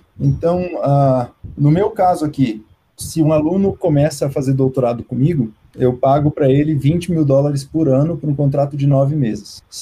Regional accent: Brazil; Em geral, o que pesa para o meu lado é que eu sou brasileiro e eu consigo contratar aluno brasileiro.

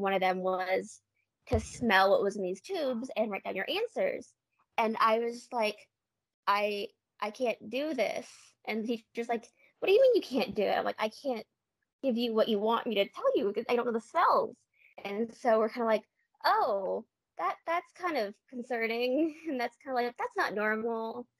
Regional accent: Goodyear, Arizona, United States; also born or lived in Denver, Colorado; now in Tucson, United States; I was born in Denver, Colorado, but we moved to Goodyear, Arizona when I was about 5 years old because of dad's work. And then about maybe 5 or 6 years ago now, we moved down to Tucson, Arizona.

